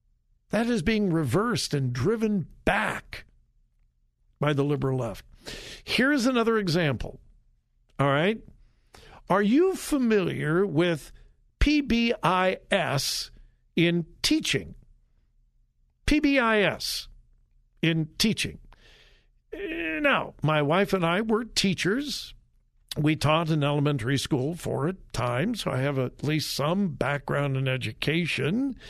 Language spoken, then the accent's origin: English; California, United States; Hey, listen, I grew up in the 60s. I'm from Southern California. I live very close to the Watts riots.